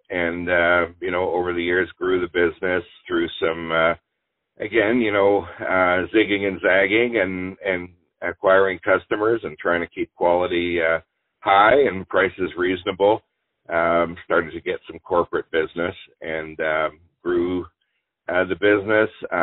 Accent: Toronto, Ontario, Canada; I've lived in Toronto my entire life. I was born in Toronto. And I guess it was, it was in 1979 that I moved to Archer Co-op, and that's in the St. Lawrence

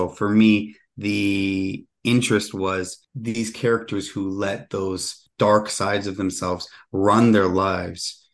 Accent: Nipissing First Nation, Ontario, Canada; now in Toronto, Canada; I'm from Nipissing First Nation. That's where my Anishinaabe family is from. And I live in Toronto.

